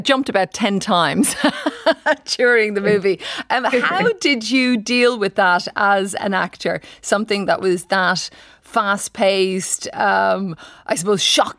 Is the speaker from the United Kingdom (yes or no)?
yes; London, United Kingdom; as a Londoner, I was just thinking about some of those stunts, because the London backdrops are amazing.